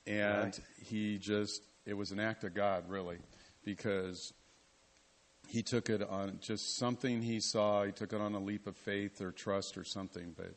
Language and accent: English; Loma Linda, California, United States; born there; And I'm a California boy. I was born in Loma Linda.